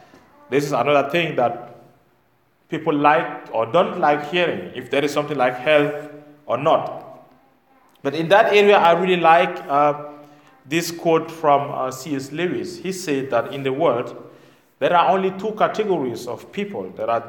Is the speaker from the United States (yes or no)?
no; Cameroon; I come from Cameroon, was colonized by Germany and maybe later by England and France.